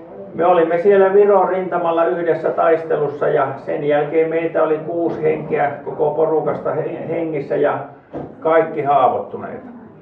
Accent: Imatra, South Karelia, Finland; mä oon itse Imatalta kotoisin.

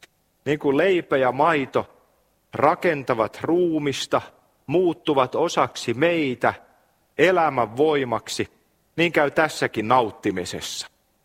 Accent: Kymenlaakso, Finland; Muistan nuoruudessani siellä Kymenlaaksossa

